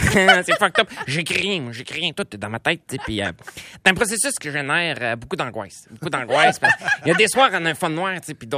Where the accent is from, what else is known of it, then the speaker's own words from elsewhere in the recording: Saint-Apollinaire, Quebec, Canada; moi, je viens de Saint-Apollinaire. Ça, c'est un petit village à côté de Québec.